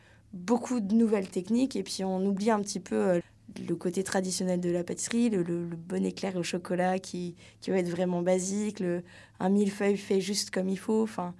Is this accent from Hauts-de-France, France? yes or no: no; Rennes, Brittany, France; now in Montreal, Canada; je viens de Rennes